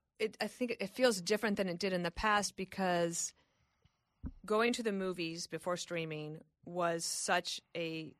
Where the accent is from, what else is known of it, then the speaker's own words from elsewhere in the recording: Colorado, United States; Let me tell you, I'm not 14, and I love it. But I am from Colorado.